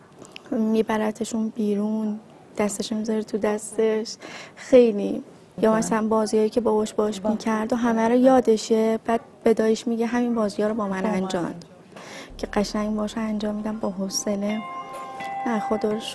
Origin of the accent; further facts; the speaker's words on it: Qaem Shahr, Mazandaran, Iran; born there; also born or lived in Bandar Abbas; قایم شهر به دنیا اومدم